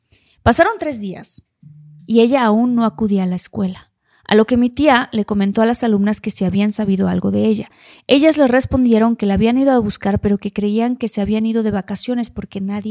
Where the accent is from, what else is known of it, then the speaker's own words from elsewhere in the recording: San Luis Potosí, Mexico; Menciono que somos nosotros de San Luis Potosí capital